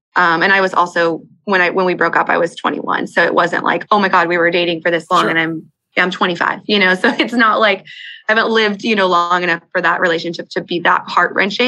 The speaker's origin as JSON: {"language": "English", "town": "Austin", "region": "Texas", "country": "United States", "said": "so I'm from Austin"}